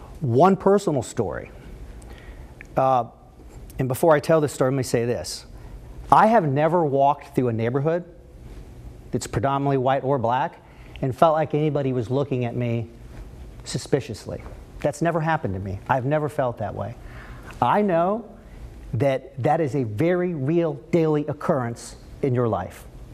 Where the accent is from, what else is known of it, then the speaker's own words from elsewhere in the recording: Florida, United States; born there; I was born in South Florida. As a kid, I wasn't raised to see color.